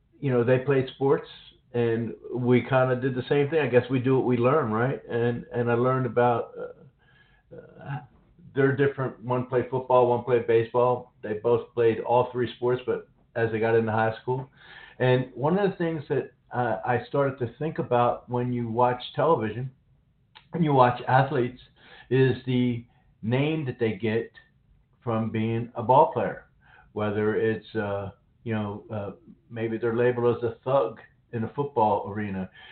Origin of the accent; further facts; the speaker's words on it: Northeast, United States; as a child growing up in the Northeast, the way I had found best to communicate with my father was through sports.